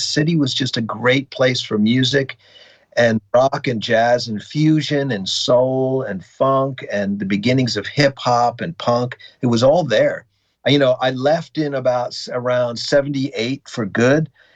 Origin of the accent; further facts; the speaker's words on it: Long Island, New York, United States; I loved growing up on Long Island.